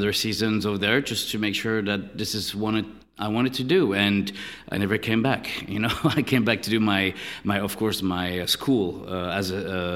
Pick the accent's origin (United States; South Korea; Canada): Canada; born and raised in Canada, from a worker's family